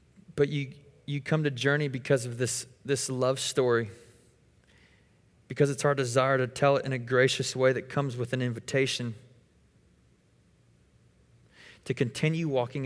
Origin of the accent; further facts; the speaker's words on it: Oregon, United States; now in Tennessee, United States; Like, I'm from Oregon, so moving to Tennessee where people were actually nice was kind of a, I had to ease into that, right?